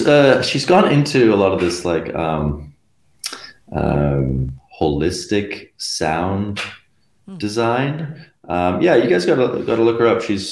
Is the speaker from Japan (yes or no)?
no; Canada; now in Berlin, Germany; But I am also half Swiss. So I grew up in Canada. But my mom is originally from Switzerland, so I actually have a Swiss passport.